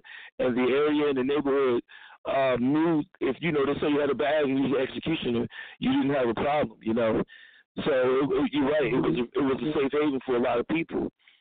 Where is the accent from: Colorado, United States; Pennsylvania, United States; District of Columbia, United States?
Pennsylvania, United States; Philadelphia; And I grew up in an area called the Hilltop, West Philly, 6th and Lancaster. I grew up in Fellow Street.